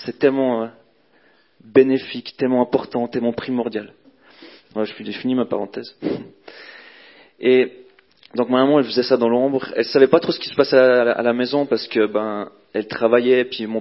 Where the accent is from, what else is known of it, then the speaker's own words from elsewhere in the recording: Fribourg, Switzerland; comme je pense que vous l'avez pu comprendre. J'ai grandi dans la Gruyère.